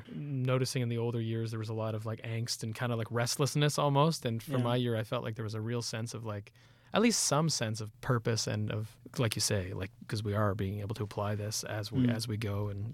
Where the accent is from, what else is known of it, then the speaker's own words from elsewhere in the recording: Ontario, Canada; also born or lived in Vancouver; And I grew up in Ontario, just across the border.